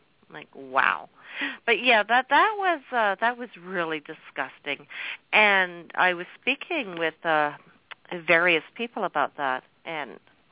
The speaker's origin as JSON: {"language": "English", "country": "Canada", "said": "that I say that being a Canadian, I live in the best country on the planet. But I'm also next-door neighbors with the greatest nation on the planet."}